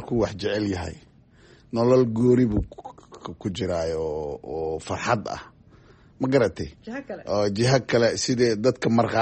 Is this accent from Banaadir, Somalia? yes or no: yes; Mogadishu, Banaadir, Somalia; also born or lived in Barawe; magaala xeebeed aan ku dhashay magaalada Baraawe xamarjabna waa ku koray